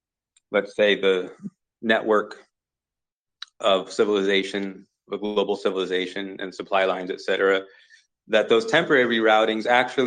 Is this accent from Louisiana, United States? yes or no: no; California, United States; So I'm from California. When I look west, I'm looking at Japan.